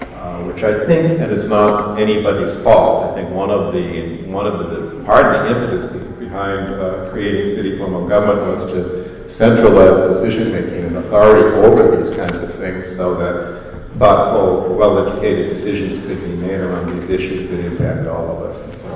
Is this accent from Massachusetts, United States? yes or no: yes; Framingham, Massachusetts, United States; born there; When I was born in Framingham, there were 25,000 people here.